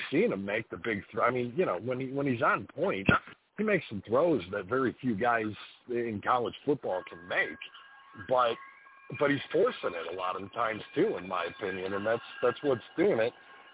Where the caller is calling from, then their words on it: Salt Lake City, Utah, United States; Actually, I'm checking in from Salt Lake City this week.